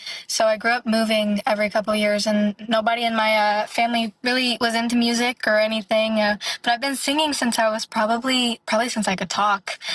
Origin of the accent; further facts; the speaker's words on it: Nashville, Tennessee, United States; I'm from Nashville, so we have Broadway Street, and I would play on Broadway like the 3 or 4 hour gigs doing covers.